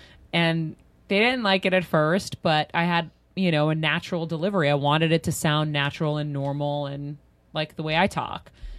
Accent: Boston, Massachusetts, United States; I'm from Boston.

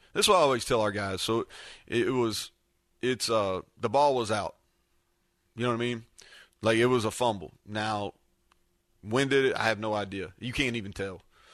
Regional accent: Kentucky, United States; I'm constantly telling him, like, hey man, like, I'm from Kentucky.

